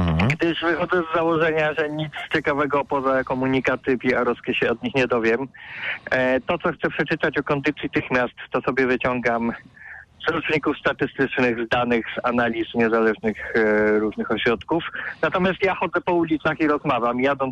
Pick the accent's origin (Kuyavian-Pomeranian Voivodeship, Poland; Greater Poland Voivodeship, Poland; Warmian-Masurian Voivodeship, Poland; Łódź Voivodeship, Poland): Greater Poland Voivodeship, Poland; Poznań; Ja jestem poznaniak, więc sobie bardzo ceniłem ten powrót na swoje śmieci.